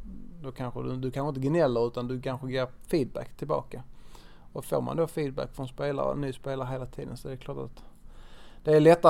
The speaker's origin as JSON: {"language": "Swedish", "town": "Malmö", "region": "Skåne", "country": "Sweden", "tie": "born or raised there"}